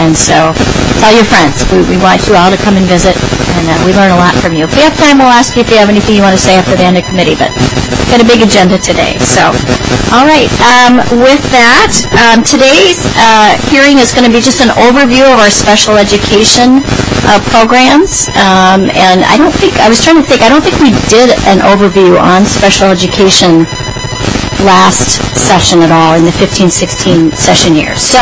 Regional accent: South Dakota, United States; growing up in South Dakota, I was a future homemaker of America

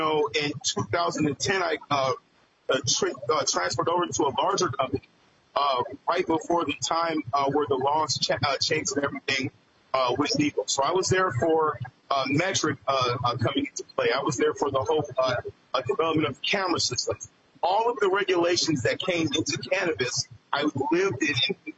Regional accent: Minneapolis, Minnesota, United States; I'm originally from South Minneapolis, graduated from Post Dunham High School.

